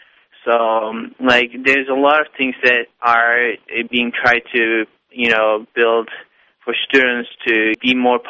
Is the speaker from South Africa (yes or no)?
no; Turkey; English is a second language; now in United States; I am from Turkey, and right now I'm attending at Fair State University, and I decided to come to the United States